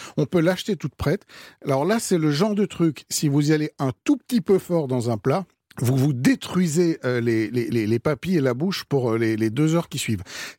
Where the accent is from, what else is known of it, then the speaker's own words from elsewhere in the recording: Belgium; Cette sauce samouraï, elle est née chez moi, en Belgique.